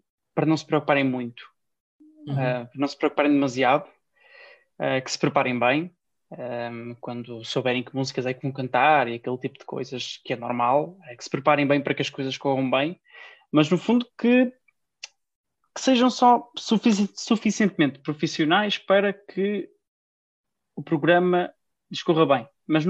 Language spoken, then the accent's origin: Portuguese; Norte, Portugal; aqui na minha terra, pelos lados do Porto